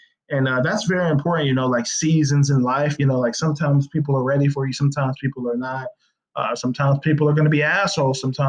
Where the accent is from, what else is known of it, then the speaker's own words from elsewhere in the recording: California, United States; Now, I am from California, but I went to college in Florida.